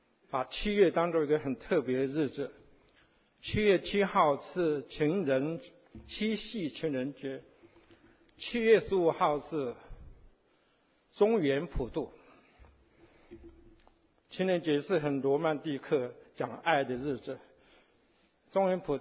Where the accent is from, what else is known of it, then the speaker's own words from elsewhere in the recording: Taiwan; 十年前，我八月的时候，我回台湾